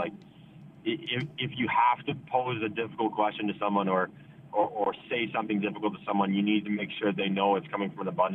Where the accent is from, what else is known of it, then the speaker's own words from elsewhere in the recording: Ottawa, Ontario, Canada; She's also born and raised in Ottawa, which is awesome.